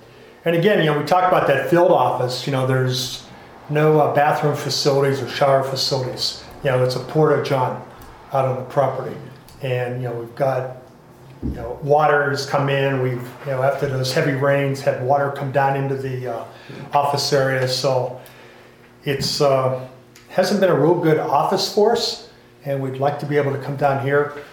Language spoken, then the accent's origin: English; Pennsylvania, United States; I grew up in Western Pennsylvania and a lot of bridges back there, and they would put a big banner.